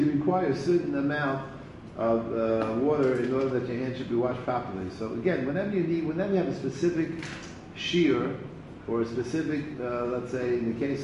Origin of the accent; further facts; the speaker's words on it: Bronx, New York, United States; When I was growing up in the Bronx, and I grew up in the Bronx in an area.